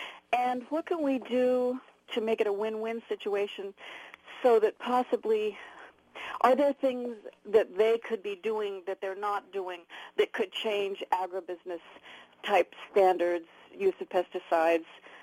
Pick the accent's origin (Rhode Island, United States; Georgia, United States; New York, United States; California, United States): California, United States; Klamath River; born there; I was born on the Klamath River in a little community called Klamath River, and a tiny community, not Klamath downstream, but a little bitty one up north.